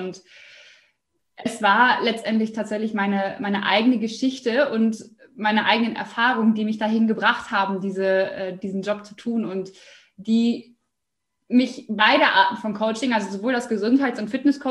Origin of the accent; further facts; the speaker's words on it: Osnabrück, Lower Saxony, Germany; ich komme aus Osnabrück. Bin jetzt 28 Jahre alt